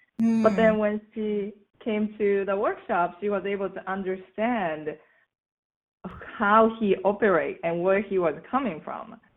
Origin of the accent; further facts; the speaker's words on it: Japan; I'm originally from Japan. We don't wear shoes in the house.